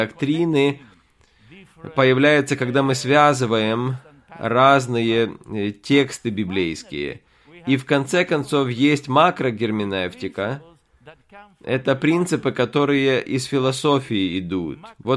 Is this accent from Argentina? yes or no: yes; Argentina; now in -; Я из Аргентины. Даже если вы из Аргентины, то, знаете, я жил в Аргентине почти 100 лет назад. Мое детство было.